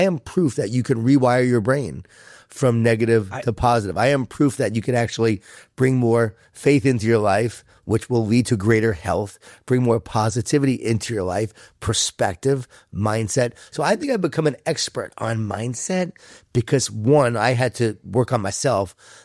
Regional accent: New York, United States; I'm from New York, Long Island, right? Jewish Italian family. A lot of food. A lot of guilt. A lot of wine.

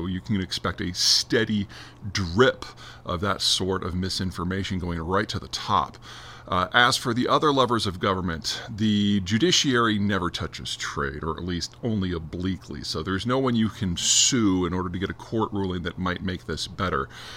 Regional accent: Iowa, United States; the person to watch is the senator from my home state, Iowa, Chuck Grassley.

